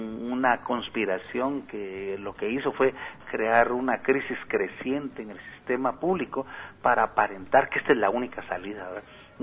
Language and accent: Spanish; Guatemala; Aquí voy a platicar como guatemalteco común